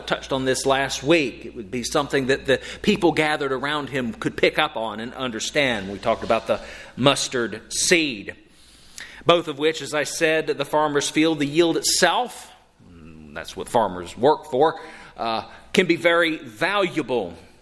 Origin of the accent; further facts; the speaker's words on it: Rock Hill, South Carolina, United States; I know, growing up in Rock Hill, I would hear tales